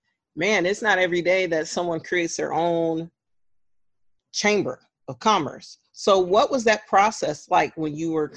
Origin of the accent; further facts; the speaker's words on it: Long Beach, California, United States; Well, that was smart because I hail from Long Beach.